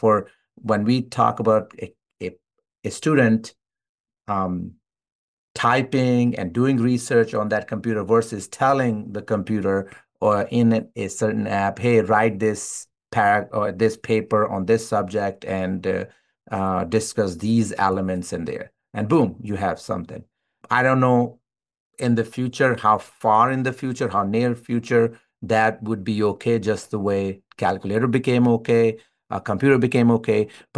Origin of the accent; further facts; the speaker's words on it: Pakistan; It was the same thing when I was born and raised in Pakistan.